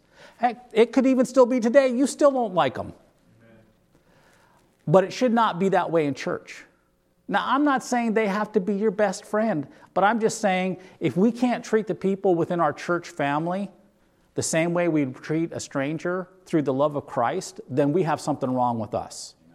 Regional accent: North Dakota, United States; I come from North Dakota. We don't have mountains.

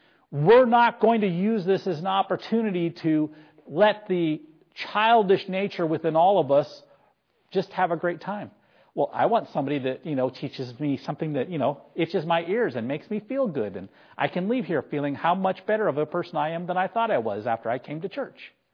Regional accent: North Dakota, United States; I can tell you, growing up in North Dakota, I never once saw a lumber truck with trees on it going down the road.

